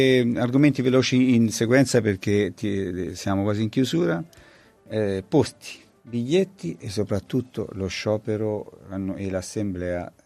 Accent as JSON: {"language": "Italian", "town": "Rigutino", "region": "Tuscany", "country": "Italy", "said": "Ma io vengo da Rigutino, non vengo da Arezzo, capito? Io sono un rapo di Chiana, come ci chiamavate una volta"}